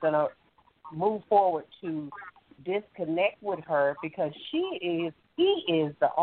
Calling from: Alabama, United States; And I'm calling from Alabama.

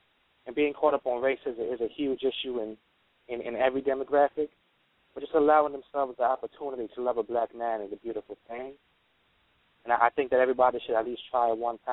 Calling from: Connecticut, United States; I'm calling from Connecticut.

